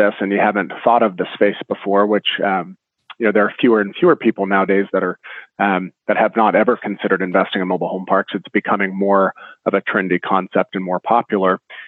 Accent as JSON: {"language": "English", "town": "Orlando", "region": "Florida", "country": "United States", "tie": "born or raised there", "said": "So, to keep it short for their benefit, I grew up in Central Florida in Orlando."}